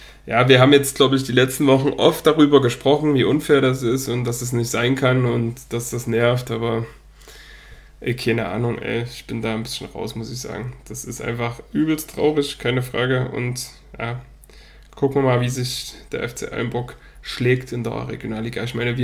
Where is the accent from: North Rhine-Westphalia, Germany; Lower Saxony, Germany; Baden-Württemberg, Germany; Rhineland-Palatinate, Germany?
North Rhine-Westphalia, Germany; Dortmund; ich als Dortmunder